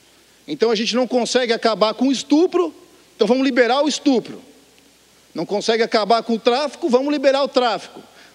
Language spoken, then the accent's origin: Portuguese; Criciúma, Santa Catarina, Brazil; Eu venho lá da minha cidade, Criciúma, né? 217 mil habitantes.